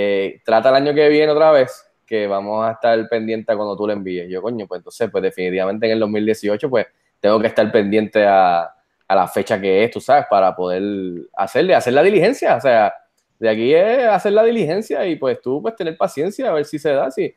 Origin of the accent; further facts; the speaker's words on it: Puerto Rico; Soy el segundo puertorriqueño en entrar.